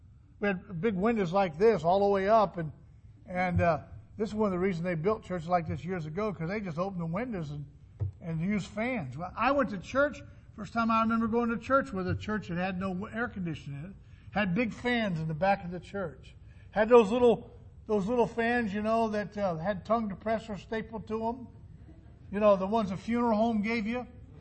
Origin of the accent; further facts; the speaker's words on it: Florida, United States; because I grew up in Florida. I'm a Florida person.